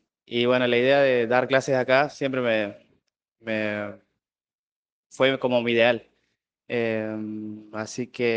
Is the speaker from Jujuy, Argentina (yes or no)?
yes; Perico, Jujuy, Argentina; soy de acá de Perico.